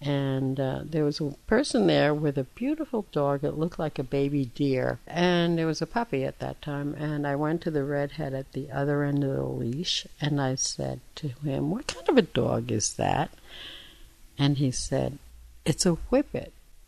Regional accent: New York, United States; It was fun growing up in New York and being young in New York in those days.

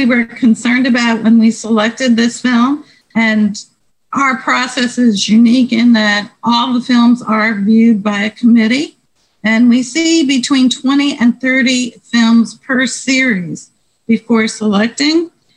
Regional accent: New York City, New York, United States; And, you know, I grew up in New York City. So, you know, there were Jewish delis

